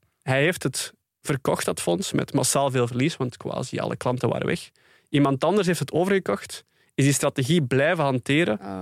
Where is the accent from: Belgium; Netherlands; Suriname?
Belgium; Flanders; Wel echt ik ben persoonlijk van de Kempen in België. Daar wordt soms mee gelachen.